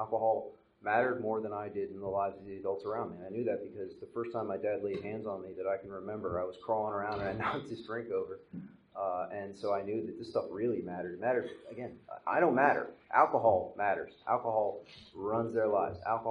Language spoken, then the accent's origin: English; Newark, Delaware, United States; also born or lived in Wilmington; I was born in Wilmington, grew up in a town called Newark, Delaware, which is right near the Maryland border.